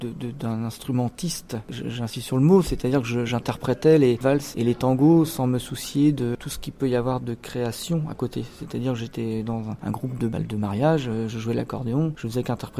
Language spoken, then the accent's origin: French; Le Faouët, Brittany, France; dans le centre Bretagne, dans le Morbihan, au Faouët exactement, là où j'ai grandi